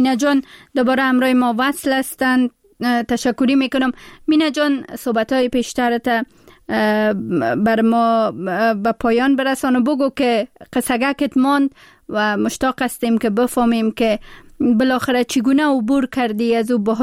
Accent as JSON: {"language": "Persian", "country": "Pakistan", "tie": "born or raised there", "said": "ما هم در ماجرت بزرگ شدیم در پاکستان و در اونجا وقتی که بیس و ماجرت کردم پدر مادرم هم از دست دادم متاسفانه."}